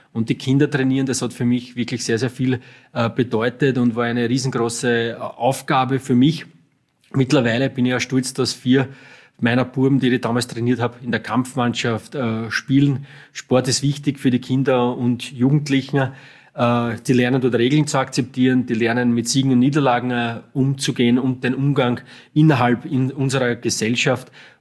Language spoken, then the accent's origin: German; Zagersdorf, Burgenland, Austria; Ja, Zagersdorf ist meine Heimatgemeinde. In diesem Ort möchte ich auch alt werden. Habe mittlerweile Haus gebaut mit meiner Frau dort.